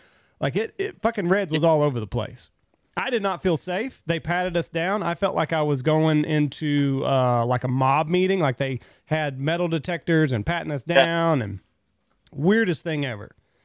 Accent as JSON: {"language": "English", "region": "Texas", "country": "United States", "said": "Here I am from West Texas. Not a whole lot of street cred with me."}